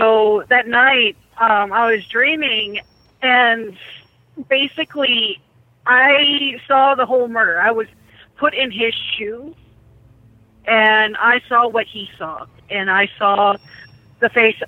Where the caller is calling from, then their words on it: California, United States; I'm from California.